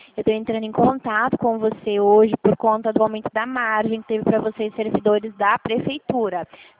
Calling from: São Paulo, Brazil; eu sou aqui de São Paulo, tá?

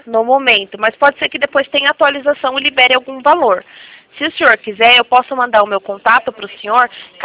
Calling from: Itatiba, São Paulo, Brazil; Do interior de São Paulo, Itatiba.

